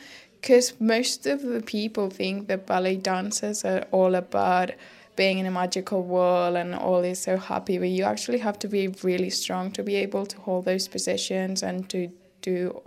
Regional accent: Spain; English is a second language; I'm from Spain

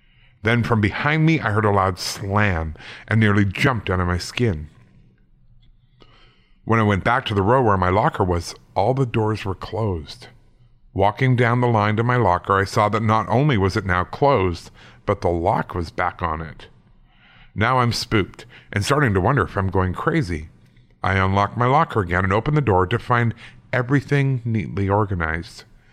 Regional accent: Las Vegas, Nevada, United States; I was born and raised in Las Vegas, and this story comes from my high school days there

